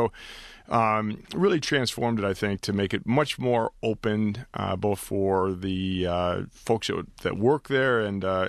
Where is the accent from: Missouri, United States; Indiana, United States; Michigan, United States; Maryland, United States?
Michigan, United States; Detroit; I grew up in Rosedale Park in Detroit. I am one of eight children.